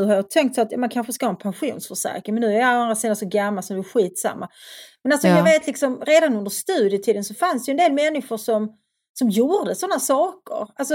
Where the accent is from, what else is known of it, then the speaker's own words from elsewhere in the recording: Svedala, Skåne, Sweden; att flytta från Svedala där jag växte upp. Jag ville flytta till en större stad.